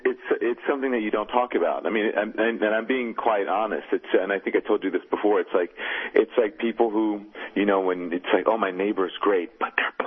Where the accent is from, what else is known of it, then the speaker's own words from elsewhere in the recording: Louisiana, United States; born there; I was born in Louisiana, and yeah. I went to LSU.